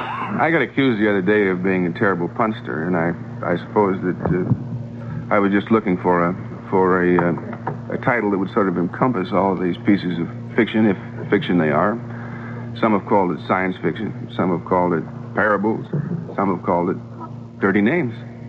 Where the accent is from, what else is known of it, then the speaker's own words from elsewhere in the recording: Fulton, Missouri, United States; born there; also born or lived in Germany; that I went to high school in Germany, and I'm probably more of a European than anything else, but actually I was born in Fulton, Missouri, where Winston Churchill made his Iron Curtain speech